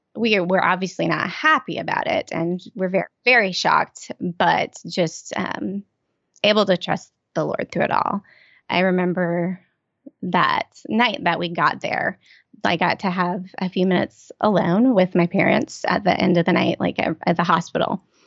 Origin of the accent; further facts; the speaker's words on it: Oklahoma, United States; And my family, I'm from Oklahoma, so my family all still lives in Oklahoma.